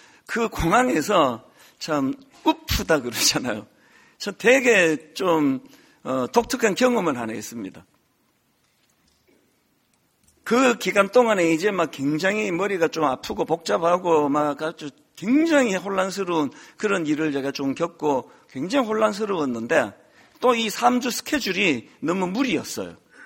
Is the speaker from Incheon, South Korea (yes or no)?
no; Bundang, Gyeonggi Province, South Korea; 제 아내하고 저하고 막 너무 막 이 촌놈 분당에서 온 두 사람이 좋아가지고